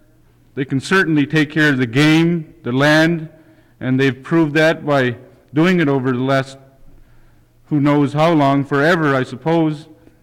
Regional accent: Hughes, Alaska, United States; and I'm from Hughes.

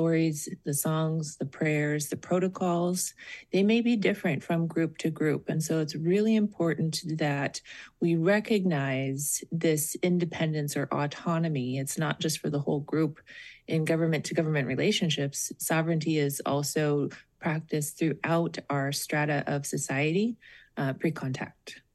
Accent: Klawock, Alaska, United States; born there; And I was born on Prince of Wales Island in Klawak in Alicia Roberts' house. I am Tlingit. I'm also Haida and some Tahltan and a lot of Scottish as well, and Irish and Norwegian

